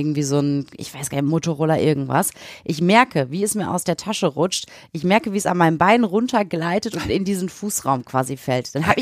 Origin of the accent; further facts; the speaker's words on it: Bottrop, North Rhine-Westphalia, Germany; ich habe das früher auch gerne gemacht, so als Kind oder Jugendliche. Bei uns in Bottrop